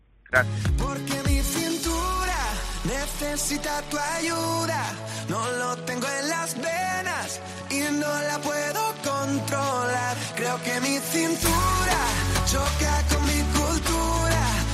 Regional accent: Andalusia, Spain; Y contentísimo en ese caso porque estaba en mi tierra, claro.

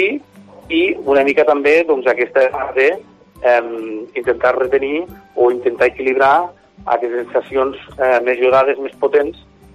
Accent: Mollerussa, Catalonia, Spain; jo soc de Mollerussa de fa 40 anys, però em feia 20 que estava fora de casa treballant, no? Girona, Vic, Barcelona

